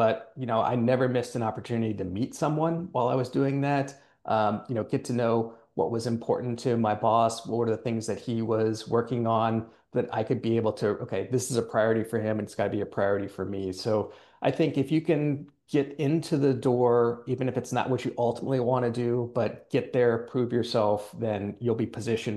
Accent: District of Columbia, United States; I grew up in that space. So I'm from the Washington, D.C. area, and my father had been in the U.S. Air Force.

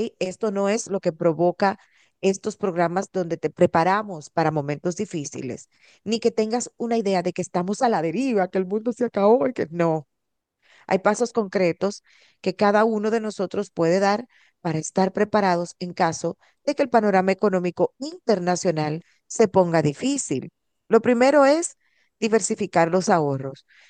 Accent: Dominican Republic; Entonces, ¿qué podemos hacer nosotros como dominicanos?

